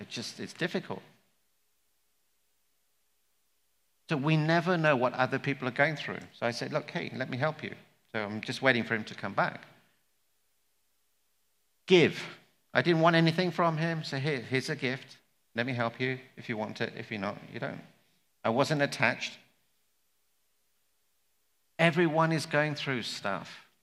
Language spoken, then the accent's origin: English; India; So I'm Indian, so with our kids, we want them to get very, very high grades, like 100 out of 100.